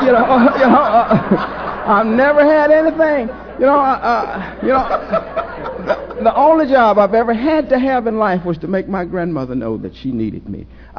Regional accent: Wagoner, Oklahoma, United States; born there; Well, I was born in Wagner, Oklahoma in 1938

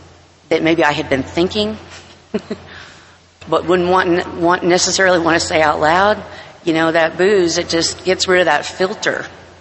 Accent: Anchorage, Alaska, United States; I'm from Anchorage, Alaska, and the traffic in Anchorage is not near what it is here.

